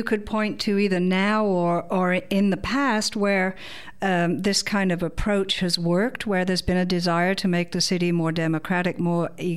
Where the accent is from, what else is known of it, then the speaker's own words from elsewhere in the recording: England, United Kingdom; now in Canada; Now, I grew up in England